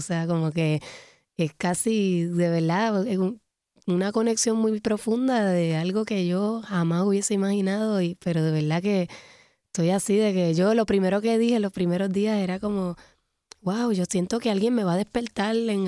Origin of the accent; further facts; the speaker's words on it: Puerto Rico; Obviamente lo expreso desde como puertorriqueña.